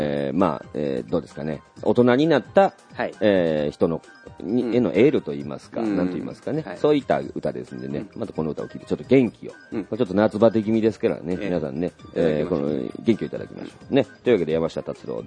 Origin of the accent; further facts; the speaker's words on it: Kansai, Japan; やはり我々関西人ですから、関西弁で言うところのね